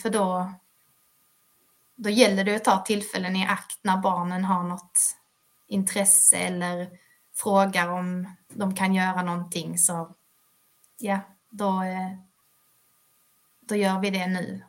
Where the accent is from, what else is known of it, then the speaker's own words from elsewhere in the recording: Malmö, Skåne, Sweden; now in Bornholm, Denmark; det var ju mycket för att vi kommer från Skåne och att det är nära familjen hemma i Malmö och så.